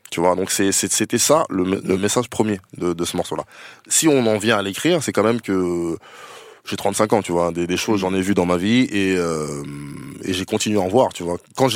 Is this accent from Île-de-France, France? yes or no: yes; Noisy, Île-de-France, France; also born or lived in Paris; J'ai grandi à Noisy. Okay. À Noisy. Je suis né à Paris, mais j'ai grandi à Noisy.